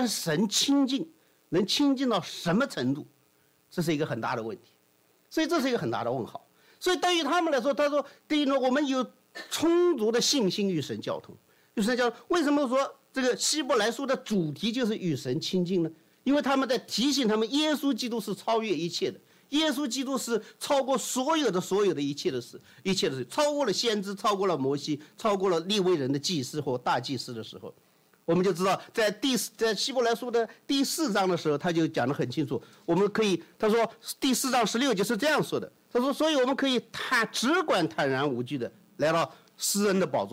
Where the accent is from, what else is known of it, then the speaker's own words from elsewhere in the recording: China; 我们中国人，我们平时讲话的事情上，给你讲了一通道理以后，接下来给你讲，那么接下来你该怎么做